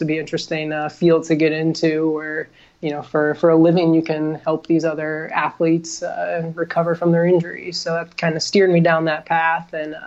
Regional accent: New York, United States; now in Los Angeles, United States; I grew up in upstate New York near Syracuse, so much, much colder and snowier than it is here in February in Los Angeles right now

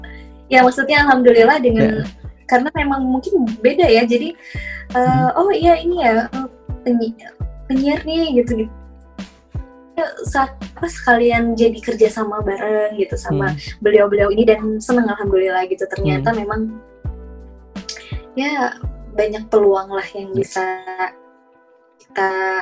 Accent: West Java, Indonesia; born there; apalagi kita dilahirkan di aku sendiri dilahirkan di tanah Sunda gitu.

